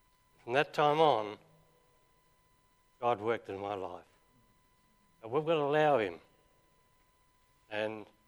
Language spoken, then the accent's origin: English; Greymouth, West Coast, New Zealand; In a town called Greymouth, which some of you know, in the South Island of New Zealand, on the west coast. Some people call it the wet coast.